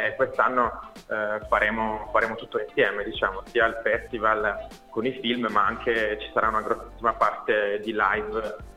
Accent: Turin, Piedmont, Italy; questo siamo nati a Torino, certo, noi siamo tutti di Torino.

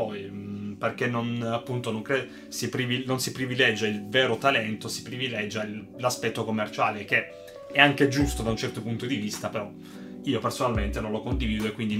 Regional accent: Taranto, Apulia, Italy; now in Turin, Italy; a 22 anni, 23 anni che sono fuori sede perché siamo tutti di Taranto

